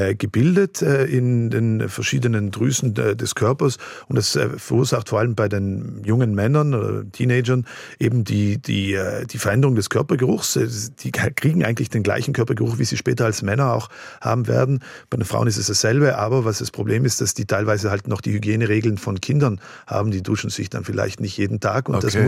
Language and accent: German; Algund, Trentino-Alto Adige, Italy; Ich bin ein bisschen älter, 8, 10 Jahre, gab es bei uns in Algund einen Feuerteufel und ein Pyromane hat da ein Auto angezündet im Hof von dem Haus, wo wir gewohnt haben.